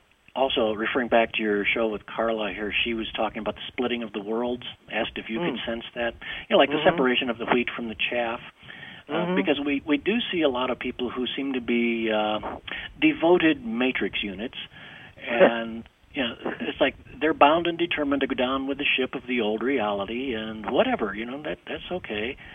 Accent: United States; like we're both from the United States

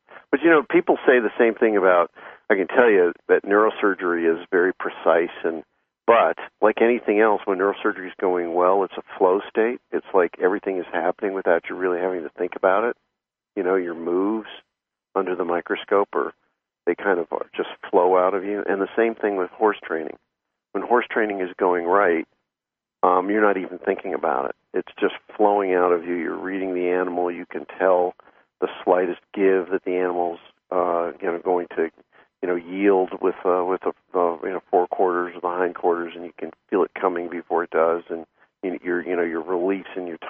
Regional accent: New York City, New York, United States; moved away; I grew up in New York City, so it's not exactly the best place to start, but I went away to camp and then eventually moved out west where I could raise horses and train horses.

